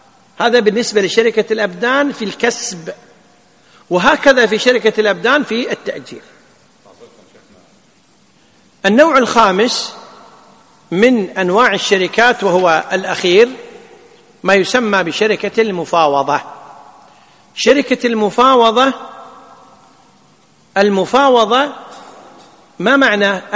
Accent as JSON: {"language": "Arabic", "country": "Kuwait", "said": "وهي المعمول به عندنا في الكويت في وزارة التجارة"}